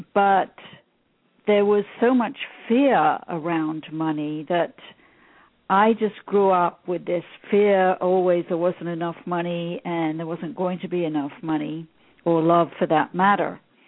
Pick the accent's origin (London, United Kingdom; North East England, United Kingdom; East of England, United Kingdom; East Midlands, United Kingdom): London, United Kingdom; So I grew up in London in the UK, and I had a very difficult and painful childhood.